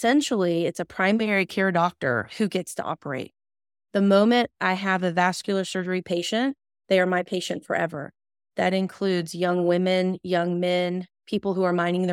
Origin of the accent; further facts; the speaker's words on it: Gulf Breeze, Florida, United States; I was born and raised in Florida, a small little beach town, Gulf Breeze. I lived in the same bedroom my entire 18 years before going to Florida State.